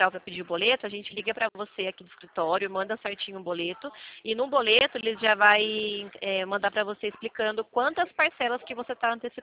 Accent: Limeira, São Paulo, Brazil; Eu sou aqui de Limeira.

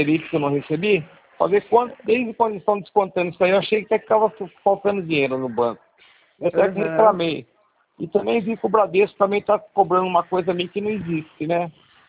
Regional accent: São Carlos, São Paulo, Brazil; now in Pirassununga, Brazil; Eu sou de São Carlos, mas tem aqui em Pirassununga. Estou morando em Pirassununga.

